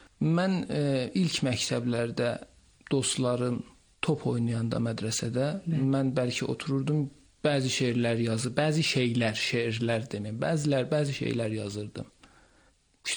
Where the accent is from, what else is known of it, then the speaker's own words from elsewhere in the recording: Ardabil, Ardabil Province, Iran; Mən 1366 günəş ilində qış çağı bayrama 20 gün qalan Ərdəbildə anadan olmuşam.